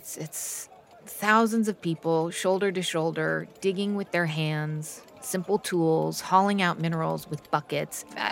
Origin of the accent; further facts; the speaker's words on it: United States; As an American, I have to chuckle at that.